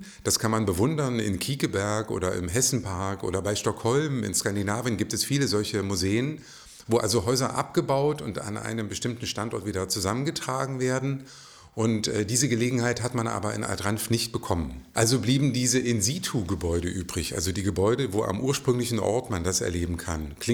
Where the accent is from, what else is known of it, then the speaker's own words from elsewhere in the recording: Eberswalde, Brandenburg, Germany; Ich stamme eigentlich aus Eberswalde, also gar nicht weit weg von hier, aber das hatte nicht viel mit dem Oderbruch zu tun. Eberswalde ist eine Industriestadt. Ich habe sie als Jugendlicher eher als raue Stadt erlebt.